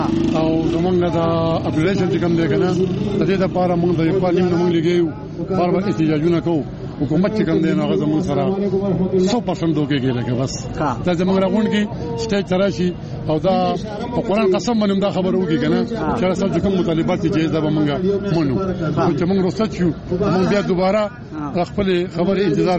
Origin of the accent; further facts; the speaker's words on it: Khwazakhela, Khyber Pakhtunkhwa, Pakistan; زه سواد خوځښین نه راغلی ما،